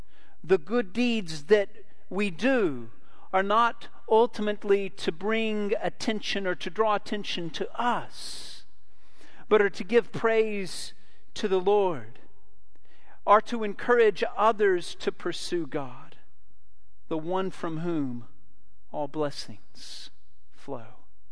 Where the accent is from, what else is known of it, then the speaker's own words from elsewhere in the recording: Hardscrabble, Texas, United States; born there; I was born in Hardscrabble, Texas, so these temperatures are nothing to me. We were a hardy lot.